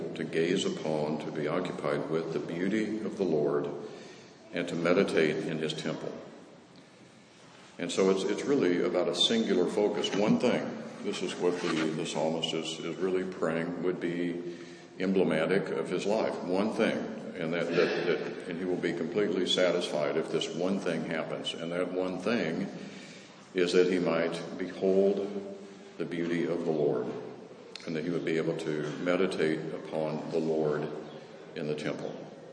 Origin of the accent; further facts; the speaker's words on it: Scotland, United Kingdom; and I not being Irish, I'm Scottish, but not being Irish, I won't attempt to pronounce it